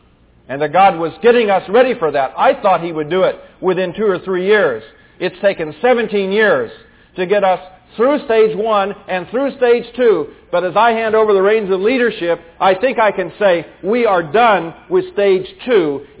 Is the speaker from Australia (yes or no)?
no; China; now in United States; I remember city gates as a kid growing up in China